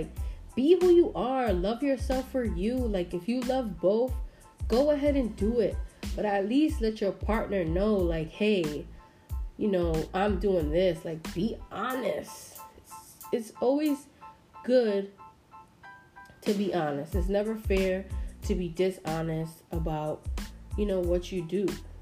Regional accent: New York City, New York, United States; I'm from the Bronx and Washington Heights. Like, I'm hood. You hear me? Like, I'm straight New York sometimes, you know?

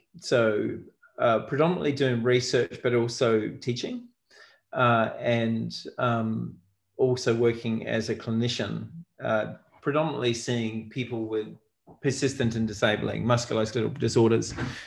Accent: New Zealand; moved away as an adult; now in Australia; Okay, so I grew up in New Zealand, and I went to school there, and I did my basic physiotherapy training there.

